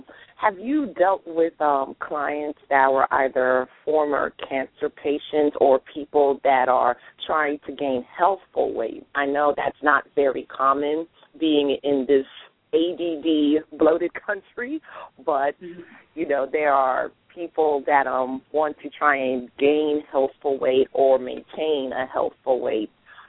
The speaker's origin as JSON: {"language": "English", "region": "Virginia", "country": "United States", "said": "I am from Northern Virginia."}